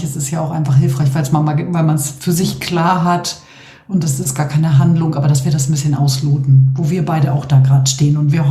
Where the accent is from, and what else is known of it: Northern Germany, Germany